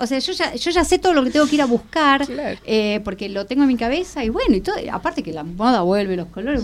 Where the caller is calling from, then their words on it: Panama; de Charlotte, Carolina del Norte. Soy una artista panameña en USA